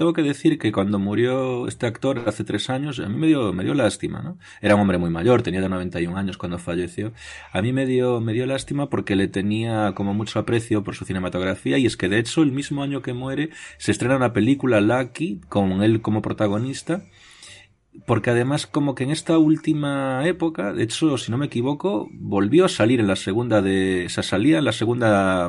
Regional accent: Spain; son cosas de Estados Unidos que como español me fascinan porque las veo como impensable

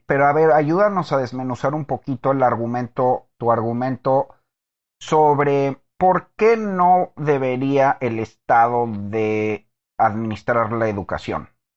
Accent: Texas, United States; also born or lived in Mexico; nací en México, pero crecí en Texas, y ahí en Texas es donde por primera vez escuché la revolucionaria idea de do it yourself.

